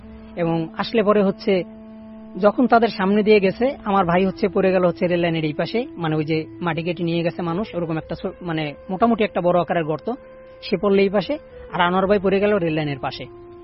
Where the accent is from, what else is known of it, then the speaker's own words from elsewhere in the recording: Khulna, Khulna Division, Bangladesh; যেহেতু আমার বাড়ি খুলনা, যারা খুলনার বাসিন্দা বা খালিশপুরের বাসিন্দা তারা বাস্তহরা চিনবেন